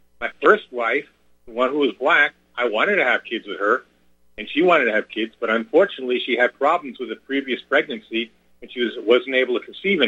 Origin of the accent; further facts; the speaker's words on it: New York, United States; also born or lived in Texas; now in North Carolina, United States; I'm originally from New York. Okay, I've lived down south. I've lived in Texas, and I've lived in North Carolina a long time now.